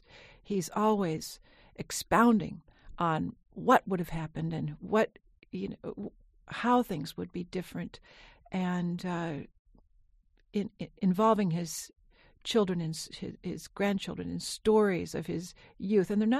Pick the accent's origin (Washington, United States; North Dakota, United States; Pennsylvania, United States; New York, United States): North Dakota, United States; I grew up in North Dakota, and I live not too far from North Dakota. I live about 3 hours from the border.